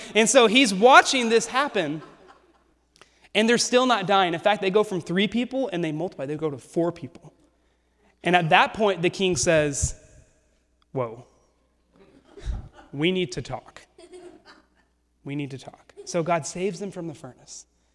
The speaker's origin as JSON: {"language": "English", "region": "Arkansas", "country": "United States", "said": "Like, I'm from Arkansas, which is in the South, which essentially means I was born in a church."}